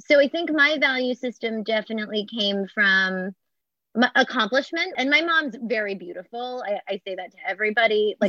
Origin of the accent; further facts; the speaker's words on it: California, United States; born there; fast forward 13 and 15 years later, I was born in California.